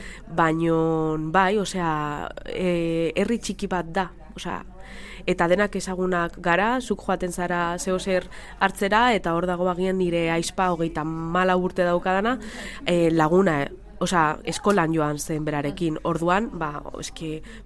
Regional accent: Irun, Basque Country, Spain; born there; Ba bai, nik hemen jaio naiz Irunen.

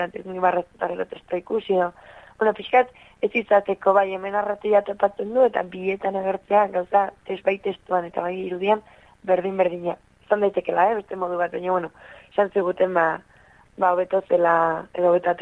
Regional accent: Pasaia, Basque Country, Spain; now in Errenteria, Spain; ni pasaitarra naiz, baina Errenterian bizi naiz

